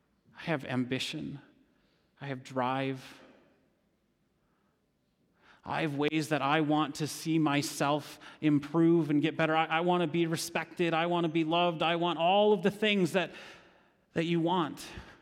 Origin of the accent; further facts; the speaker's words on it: Holland, Michigan, United States; also born or lived in East Lansing / Gainesville; now in Grand Rapids, United States; I could tell you I'm from Holland, Michigan. Spent some time in East Lansing, spent some time in Gainesville, Florida. Now I live in Grand Rapids.